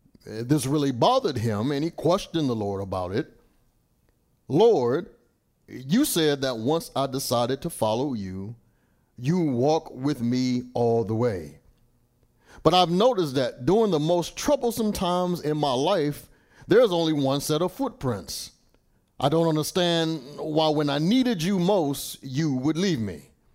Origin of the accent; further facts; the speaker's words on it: Washington, District of Columbia, United States; because I'm from the Washington, D.C. area